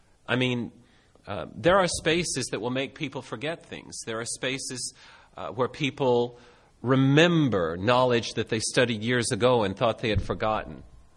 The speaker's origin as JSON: {"language": "English", "country": "United States", "tie": "born or raised there", "said": "You know, I'm an American. I was raised in America, and I had to reverse this inside myself"}